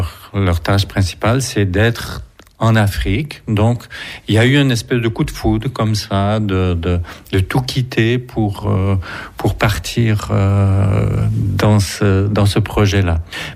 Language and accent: French; Quebec, Canada; moved away as an adult; now in Switzerland; ça va peut-être s'entendre à l'accent, donc je viens du Canada, je viens du Québec. Et je suis arrivé en Suisse la première fois en 1983, 83, comme on dit ici. J'avais 21 ans